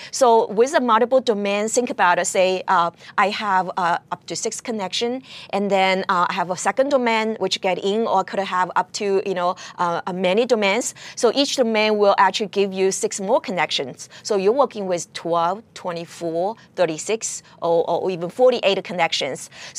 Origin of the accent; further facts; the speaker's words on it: California, United States; You may actually maybe go through California. that's actually where my hometown is. I'm actually based in Silicon Valley.